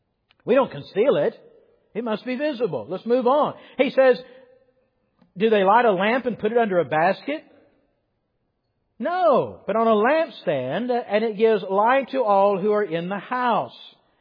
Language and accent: English; Yorkville, Georgia, United States; Back where I grew up in Yorkville, Georgia, we used to call no doubt we were cheating and robbing from the Waltons. We used to call where we live Johnson Mountain.